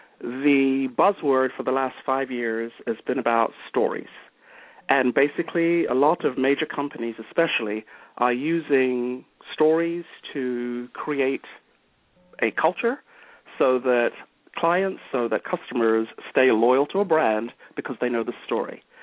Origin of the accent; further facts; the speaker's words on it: London, United Kingdom; moved away as an adult; now in Tampa, United States; The short version of it is that I'm originally from London, England. I've been in the fabulous United States for about 33 years, and I live in not-so-sunny right now, kind of rainy, Tampa, Florida.